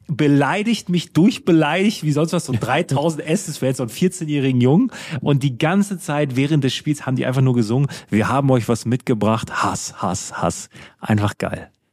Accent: Münster, North Rhine-Westphalia, Germany; Für mich als Münsteraner

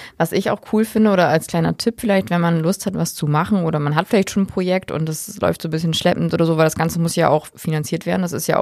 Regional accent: Northwest Germany, Germany; wir kommen ja nun jetzt aus dem Nordwesten

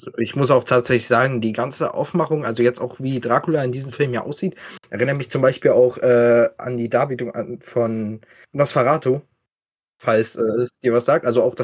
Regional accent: Hesse, Germany; Ich komme aus in der Nähe von Darmstadt.

